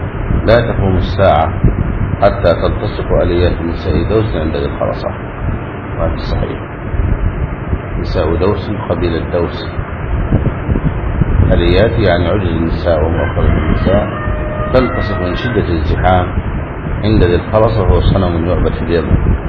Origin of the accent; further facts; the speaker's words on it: Egypt; وعندنا في مصر موجود.